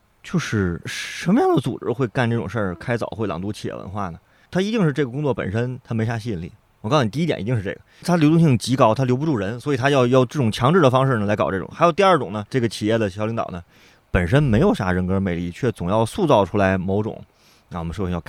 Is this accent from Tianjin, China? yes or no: yes; Tianjin, China; 我们天津人是不能不吃早餐的